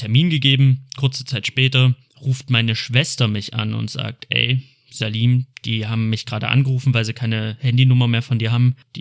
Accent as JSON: {"language": "German", "town": "Cologne", "region": "North Rhine-Westphalia", "country": "Germany", "said": "ich komme aus Köln"}